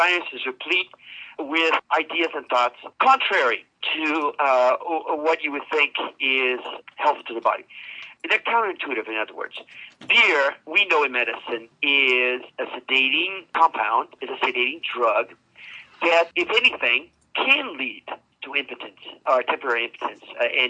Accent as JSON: {"language": "English", "region": "Utah", "country": "United States", "tie": "born or raised there", "said": "Hey, I was raised in Utah. A little Mormon joke is okay."}